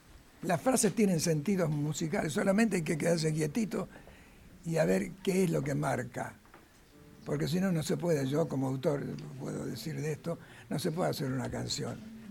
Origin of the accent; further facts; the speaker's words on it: Ramos Mejía, Buenos Aires Province, Argentina; Se hizo toda mi vida, desde la adolescencia, o casi de la niñez, a la adolescencia hasta ahora que soy abuelo, en Ramos Mejía.